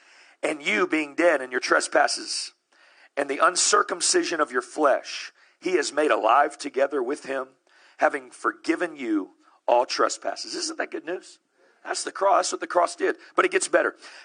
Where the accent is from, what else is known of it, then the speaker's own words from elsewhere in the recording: the South, United States; I was raised in the South.